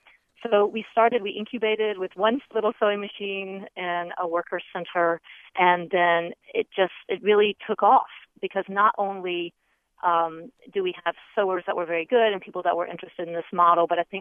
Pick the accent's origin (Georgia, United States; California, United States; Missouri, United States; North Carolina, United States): North Carolina, United States; Morganton; I'm from Morganton, North Carolina, proud to be born and bred there and continue to live and work there.